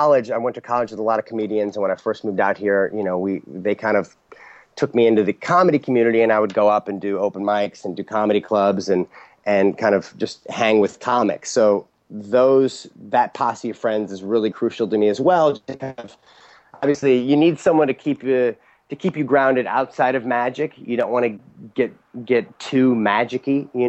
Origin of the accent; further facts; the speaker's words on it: St. Louis, Missouri, United States; I grew up in St. Louis in a very intense magic community